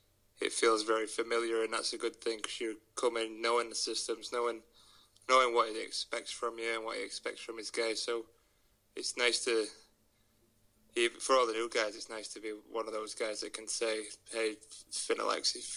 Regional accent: United Kingdom; obviously being British

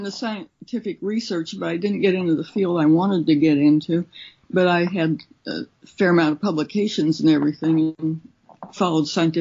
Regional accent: Columbus, Ohio, United States; I grew up in Columbus, Ohio, where he lived

